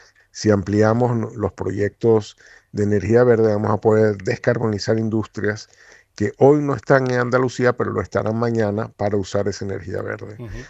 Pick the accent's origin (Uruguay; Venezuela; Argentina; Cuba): Venezuela; Yo como venezolano obviamente la veo con envidia